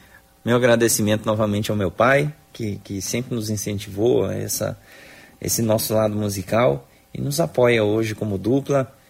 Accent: Campo Grande, Mato Grosso do Sul, Brazil; Eu nasci e fui criado aqui em Campo Grande

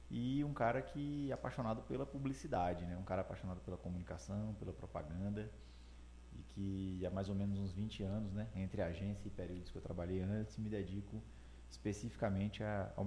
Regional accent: Livramento, Bahia, Brazil; born there; now in Vitória da Conquista, Brazil; Eu sou nascido em Livramento, mas já moro em Vitória da Conquista desde 1994 e esse ano me tornei cidadão conquistense aqui

